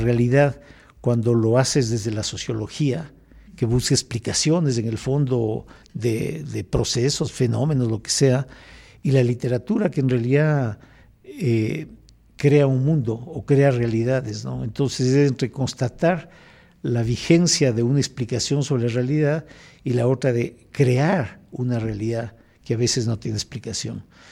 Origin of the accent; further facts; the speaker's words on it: Quito, Pichincha, Ecuador; born there; yo nací en Quito, es más, nací en el barrio San Roque, y todavía existe la casa en la que nací